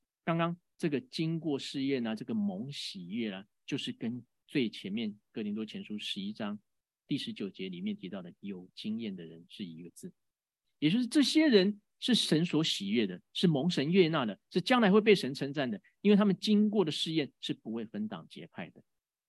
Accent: Taiwan; 我这次回台湾也看到了，早期其实我是在这里土生土长的基督徒嘛

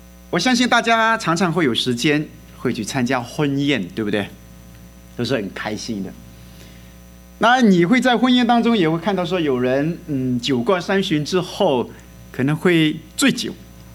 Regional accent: Wenzhou, Zhejiang, China; 我来自温州。

